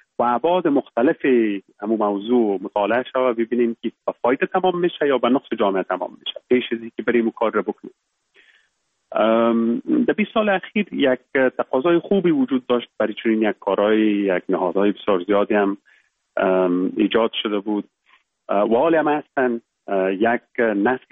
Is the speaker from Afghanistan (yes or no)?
yes; Baghlan, Afghanistan; moved away as an adult; also born or lived in Kabul / England; ما در ولایت بغلان متولد شدیم، یک از ولسوالی‌هایش خوست و فرنگ نام داره.